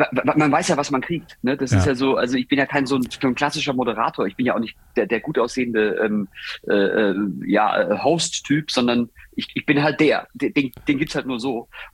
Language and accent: German; Southwest Germany, Germany; weil ich komme ja auch von hier. Ich bin ja aus dem Südwesten.